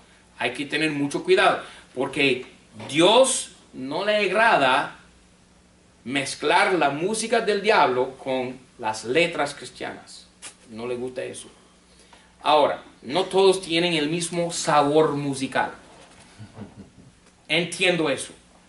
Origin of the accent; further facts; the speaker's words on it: United States; Spanish is a second language; now in Miami, United States; Yo soy un gringo. Yo fui criado en un lugar donde había 3 emisoras de música cristiana.